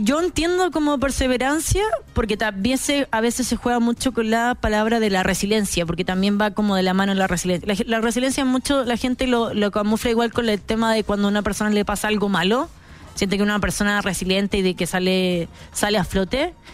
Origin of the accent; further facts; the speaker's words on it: Chile; como chileno, igual somos muy privilegiados en cosas de pasaporte